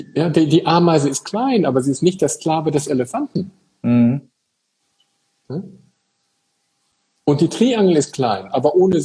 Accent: Eichelborn, North Rhine-Westphalia, Germany; ich komme ja aus Eichelborn, so ein kleines Kaff in Nordrhein-Westfalen.

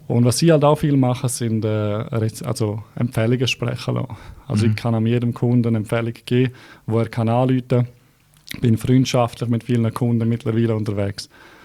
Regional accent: Graubünden, Switzerland; moved away as an adult; now in Zurich, Switzerland; ich habe in Graubünden gelebt, bin aufgewachsen in Graubünden. Ich war lange in der Finanzbranche in Graubünden und bin dann vor 3 Jahren auf Zürich gegangen. Und in Zürich als Bündner fällst du natürlich auf

